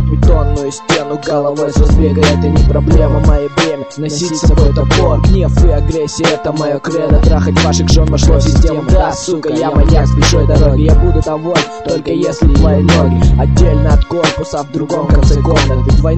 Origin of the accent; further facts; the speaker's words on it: Omsk, Omsk Oblast, Russia; моя фамилия, я из Сибири, блядь, я представляю … омский уличный стиль